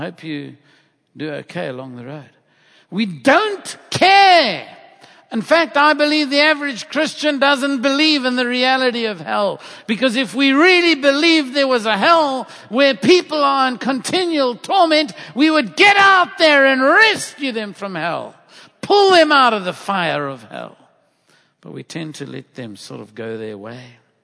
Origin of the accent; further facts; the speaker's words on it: South Africa; You know, I come from South Africa.